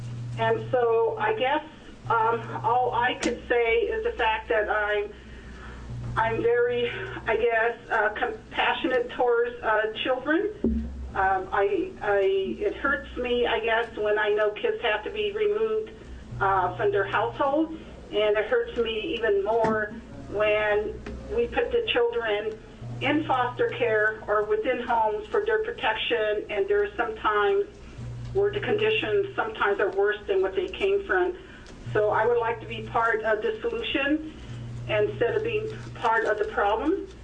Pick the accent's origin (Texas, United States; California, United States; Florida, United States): California, United States; Salinas; also born or lived in Monterey / San Jose; I was born and raised in Monterey, Salinas, and San Jose, California, prior to coming to work for my tribe.